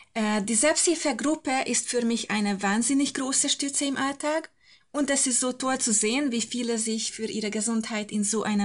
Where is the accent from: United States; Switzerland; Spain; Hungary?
Hungary; moved away as an adult; now in Bavaria, Germany; geboren im Jahr 92 und gerade 32 Jahre alt. Ich komme ursprünglich aus Ungarn, wohne aber seit mehr als 10 Jahren in Deutschland, aktuell in Bayern.